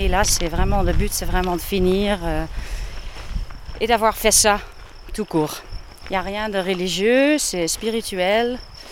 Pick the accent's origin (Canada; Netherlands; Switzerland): Netherlands; French is a second language; now in France; Des Pays-Bas, mais j'habite en France.